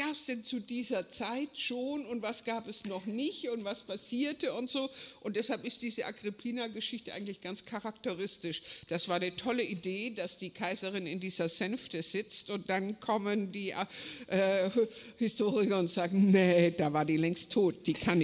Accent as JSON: {"language": "German", "region": "Baden-Württemberg", "country": "Germany", "said": "ich bin aus Schwaben, ich darf das sagen"}